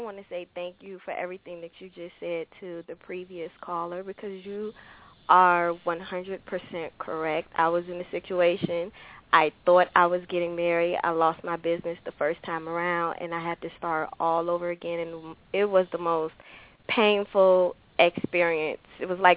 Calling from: Virginia, United States; I'm calling from Virginia.

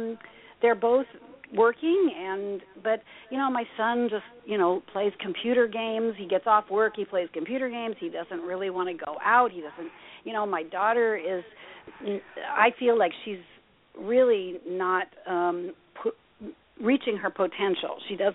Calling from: Newport Beach, California, United States; I'm calling in from Newport Beach, California.

